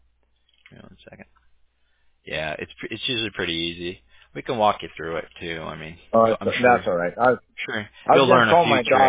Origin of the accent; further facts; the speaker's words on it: Huntington Beach, California, United States; I grew up over there in Huntington, too, so I'm real, you know, so I'm familiar going all the way up the coast right here, you know.